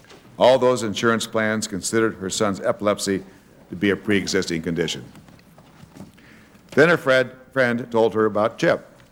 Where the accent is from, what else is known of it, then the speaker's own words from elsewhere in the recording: Montana, United States; my home state of Montana has experienced an increase in the number of uninsured children